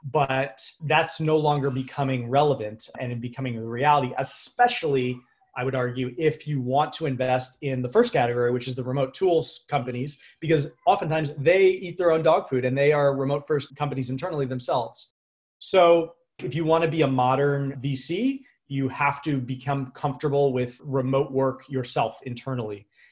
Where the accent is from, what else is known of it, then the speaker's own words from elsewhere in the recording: New York/Connecticut area, United States; I'm originally from the New York and Connecticut area.